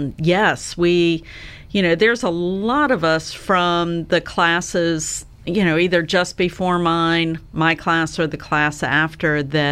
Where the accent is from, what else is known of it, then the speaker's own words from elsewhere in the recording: Maryland, United States; So, I grew up in Maryland, and we used to, I can't say that we traveled great distances when I was a kid